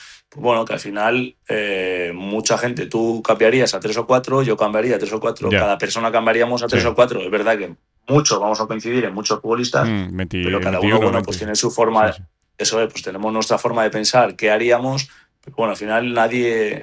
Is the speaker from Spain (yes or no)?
yes; Spain; como español que me siento